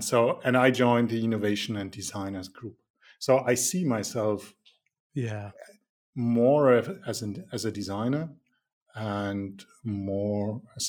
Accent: Nuremberg, Bavaria, Germany; I'm from Nuremberg, and I do a lot of things.

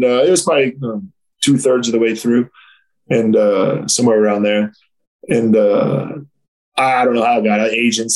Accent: United States; And obviously, he's French. I'm American.

